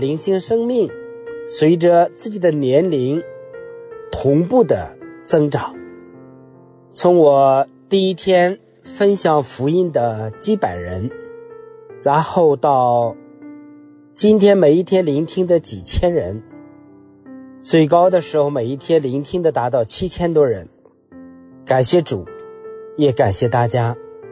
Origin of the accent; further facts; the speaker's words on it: China; 耶稣的名字用我们中国人的语言就是救世主。